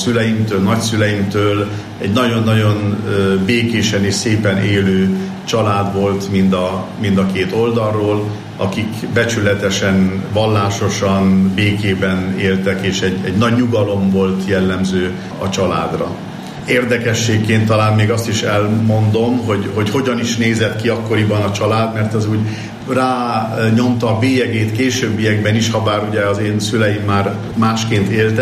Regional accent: Csépa, Jász-Nagykun-Szolnok, Hungary; also born or lived in Kunszentmárton; Tehát valóban ugye, tehát Kunszentmártonban születtem, hogy akkoriban ott volt szülőotthon, viszont hát az életem első 14 évét Csépán éltem. Ez a Csépa, ez egy tiszazugi község.

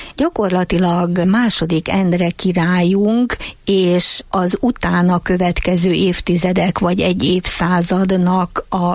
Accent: Miskolc, Borsod-Abaúj-Zemplén, Hungary; Én pedig miskolci lévén

